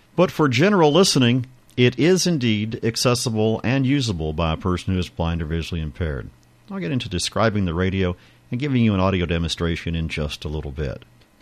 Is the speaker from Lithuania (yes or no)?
no; Wichita, Kansas, United States; from Wichita, Kansas.